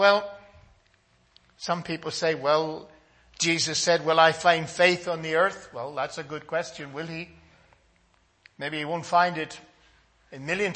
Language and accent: English; Northern Ireland, United Kingdom; I come from Northern Ireland. Look at the violence we've had there.